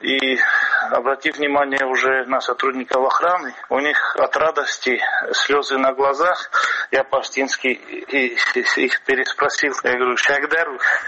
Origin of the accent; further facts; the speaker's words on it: South Ossetia, Georgia; как осетин, и на тот период, как глава Республики Южная Осетия.